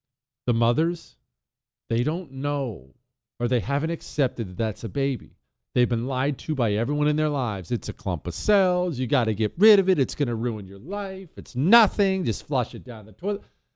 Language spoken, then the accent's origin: English; Rust Belt, United States; I know all kinds of these people because I grew up in the Rust Belt.